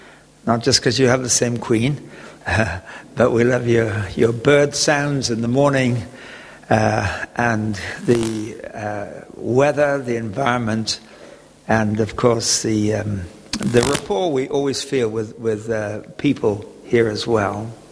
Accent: England, United Kingdom; moved away as an adult; now in Toronto, Canada; we lived in England. We're from Britain. And we were many years at Cape and Ray Hall. And in 2001, we moved across to Toronto in Canada.

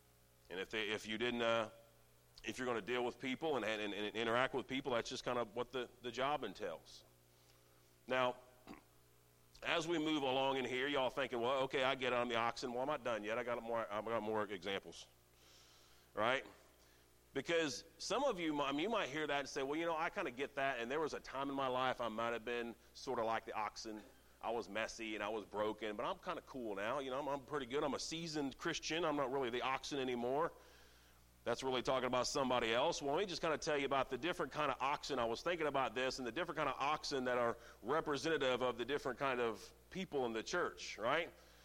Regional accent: Indiana, United States; So I don't know, I grew up in Indiana on a farm.

